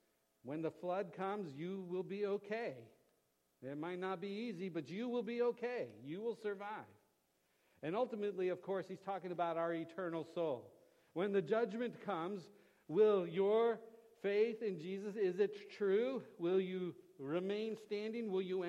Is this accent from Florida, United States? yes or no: yes; Florida, United States; now in North Carolina, United States; I'm from Florida, so my parents are visiting from Florida, my uncle visiting from Florida there, so they don't have flash floods there. When I moved to North Carolina, that was the first time I heard of a flash flood.